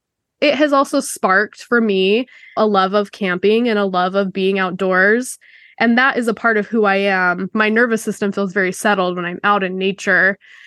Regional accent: Utah, United States; I grew up in Utah, really close to mountains, and we did a lot of camping from the time I was like teeny tiny.

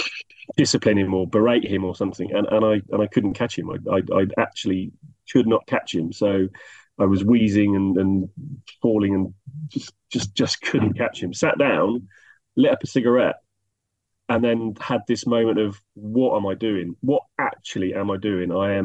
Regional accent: Newbury, South East England, United Kingdom; now in Thatcham, United Kingdom; I live in Newbury, down in the south of England. No, I don't live in Newbury. I come from Newbury. I live in Thatcham, down in the south of England.

